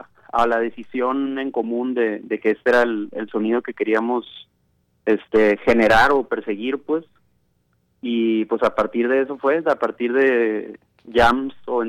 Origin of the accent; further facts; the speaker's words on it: Sinaloa, Mexico; nosotros somos de Sinaloa, creo que no lo había mencionado.